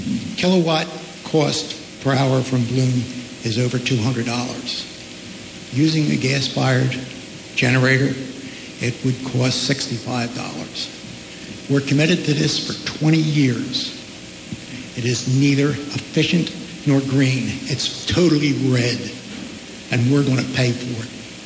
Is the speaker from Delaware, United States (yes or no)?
yes; Millsboro, Delaware, United States; I'm from Millsboro.